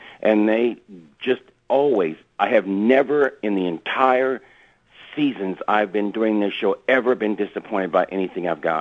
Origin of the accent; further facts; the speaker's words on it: Katy, Texas, United States; I always tell people I am not from Houston. I am from Katy, Texas, which is, you know, essentially will be eventually become Houston the way it's looking.